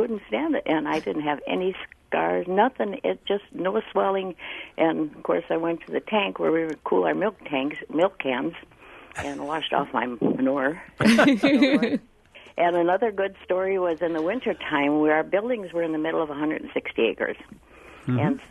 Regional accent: Edgar, Wisconsin, United States; now in Grafton, United States; I grew up in Marathon County out in Edgar, out in the country.

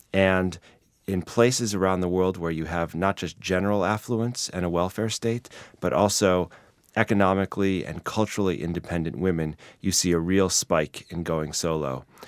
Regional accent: Chicago, Illinois, United States; aging alone and dying alone in the city of Chicago, which is my hometown.

